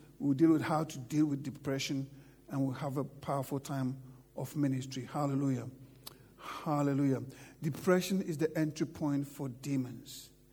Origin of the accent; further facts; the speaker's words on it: London, United Kingdom; I came from London. I'm in London. I live in houses.